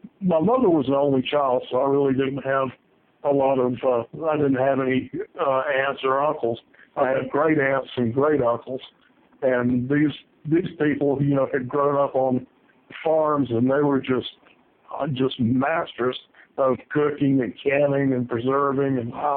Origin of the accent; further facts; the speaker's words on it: Kings Mountain, North Carolina, United States; Yeah, I was born and raised in Kings Mountain, North Carolina, which is a little town of about 7,000 people in the 1960s.